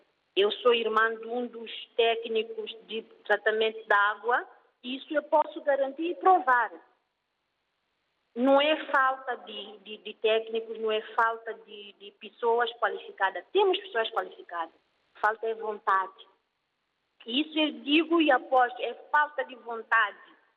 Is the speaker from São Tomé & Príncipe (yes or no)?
yes; Guadalupe, São Tomé & Príncipe; sou do norte também, eu sou de Guadalupe.